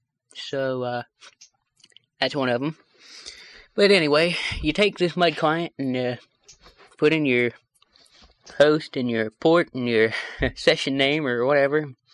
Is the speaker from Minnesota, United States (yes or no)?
no; West Virginia, United States; I'm from West Virginia.